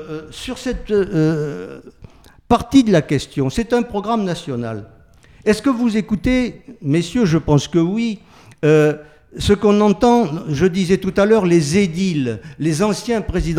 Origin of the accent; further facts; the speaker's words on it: Corsica, France; comme on dit chez moi en Corse